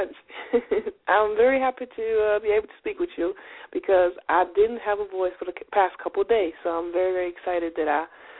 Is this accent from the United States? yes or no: no; Germany; also born or lived in Iran; Well, my father is from Iran. My mom is German, so I was born in Persia. I grew up in Germany, though.